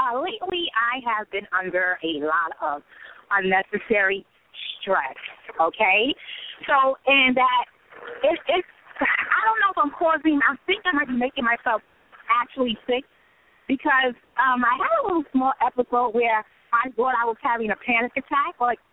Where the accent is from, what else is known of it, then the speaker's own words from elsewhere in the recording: New York City, New York, United States; I am actually from the Manhattan area.